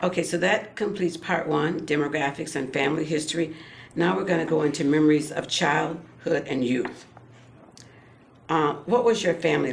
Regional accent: Muskegon, Michigan, United States; That's interesting because I grew up in Muskegon and I lived in Okemos.

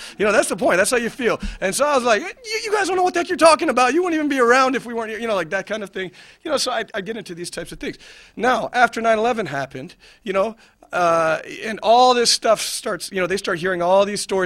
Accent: United States; one thing I'll say in terms of being an American, you know, I've always been a very patriotic and very strong American to the point where, you know, my heritage is actually, you know, my parents are from India and Pakistan

